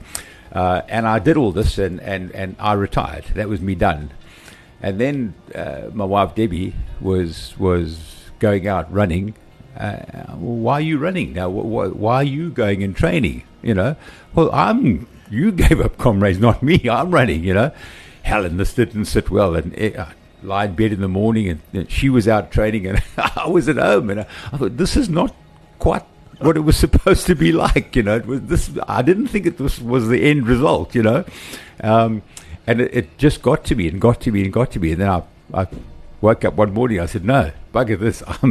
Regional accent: Durban, KwaZulu-Natal, South Africa; I'm a Durban born and bred. I was born and bred in Durban North.

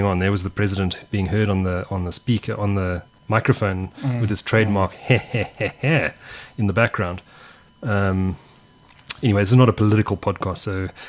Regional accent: South Africa; just as a South African citizen

